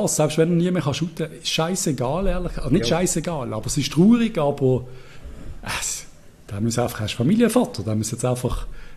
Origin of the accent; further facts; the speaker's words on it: Spain; Als Spanier, ja, das ist ja ganz klar.